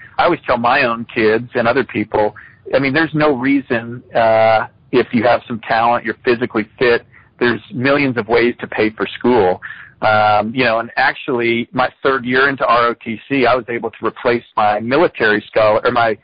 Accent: Pittsburg, Kansas, United States; So I grew up in Pittsburgh, Kansas

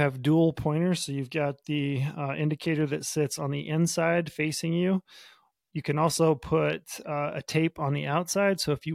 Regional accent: Utah, United States; including my home state of Utah

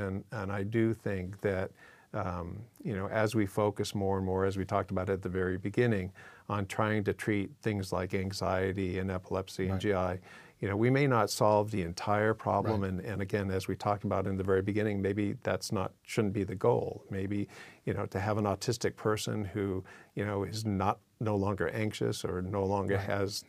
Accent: Massachusetts, United States; born there; I was born in Massachusetts, and we have a little house out on Cape Cod. It might sound crazy that we live in California

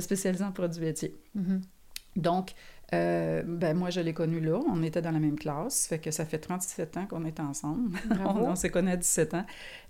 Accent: Valleyfield, Quebec, Canada; also born or lived in Montreal; C'est un petit village dans l'ouest du Québec, près d'Orion-Vaudreuil, Valleyfield, coin-là, sud-ouest du Québec. Et donc, moi, je dis que je viens de là, mais tu sais, je suis née à Montréal, j'ai resté longtemps à Montréal

